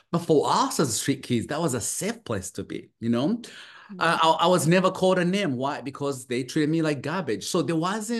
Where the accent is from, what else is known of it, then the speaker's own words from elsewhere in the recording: Uganda; moved away; So I'm originally from Uganda. So I grew up poor of the poorest.